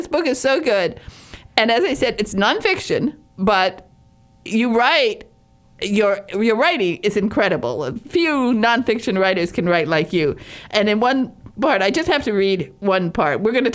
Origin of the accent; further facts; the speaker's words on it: Michigan, United States; moved away as an adult; also born or lived in England; When I moved to England, and I did, when I was 21 years old, I moved to England from Michigan.